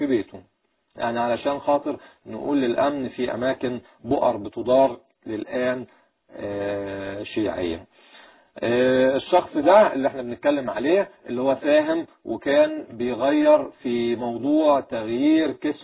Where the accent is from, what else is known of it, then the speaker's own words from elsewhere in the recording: Egypt; ويشبهنا احنا كمصريين